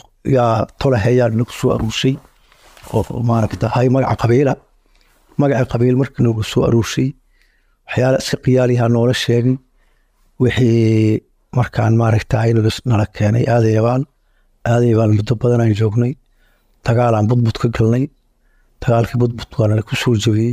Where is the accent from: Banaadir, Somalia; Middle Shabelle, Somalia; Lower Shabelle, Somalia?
Banaadir, Somalia; Mogadishu; waxan ka imid muqdisho